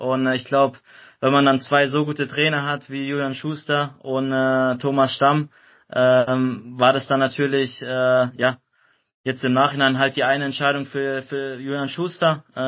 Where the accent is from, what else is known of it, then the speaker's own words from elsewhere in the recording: Heidelberg, Baden-Württemberg, Germany; now in Freiburg, Germany; Es ist auch nicht so weit weg von Heidelberg, wo ich groß geworden bin.